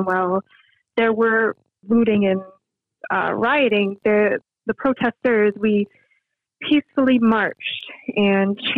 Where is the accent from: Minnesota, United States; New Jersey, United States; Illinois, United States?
Minnesota, United States; Minneapolis; I grew up in Minneapolis. You know, George Floyd died calling for his mother on the streets that I used to walk on as a child.